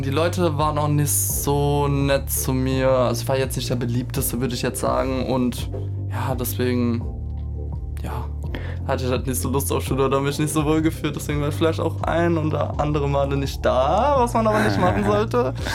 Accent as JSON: {"language": "German", "region": "Hesse", "country": "Germany", "tie": "born or raised there", "said": "In Nähe Frankfurt am Main."}